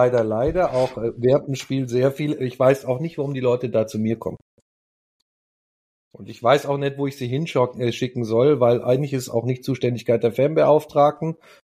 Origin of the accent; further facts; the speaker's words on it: Munich, Bavaria, Germany; zumindest wir hier als Münchner